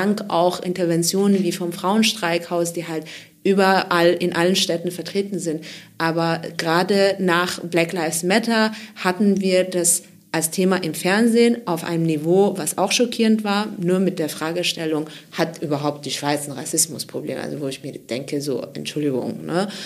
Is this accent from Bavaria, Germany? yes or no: yes; Bavaria, Germany; Ich komme aus Bayern und in Bayern haben wir sehr viel Forschung.